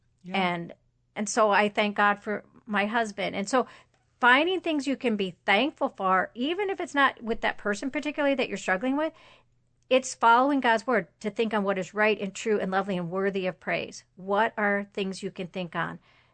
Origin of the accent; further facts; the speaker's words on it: International Falls, Minnesota, United States; I was walking from the post office just on the street in my hometown, International Falls, Minnesota.